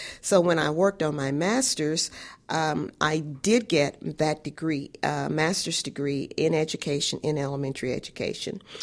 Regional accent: Kansas City, Missouri, United States; I grew up here in Kansas City, Missouri. As I said, I was born at 2010 Olive, and then we met.

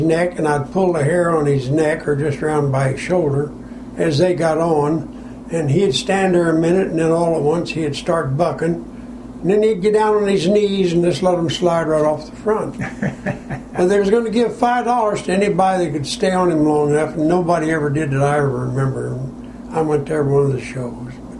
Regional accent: Independence, Missouri, United States; also born or lived in Blue Springs; I was born in Blue Springs. That's where we lived when I was born. My dad worked for Adams Dairy. And shortly after that, we moved to Independence when I was just a baby.

